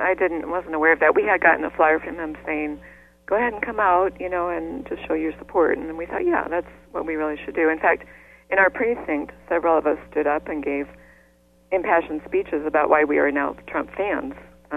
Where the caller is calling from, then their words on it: Iowa, United States; In Mississippi, southeast Iowa.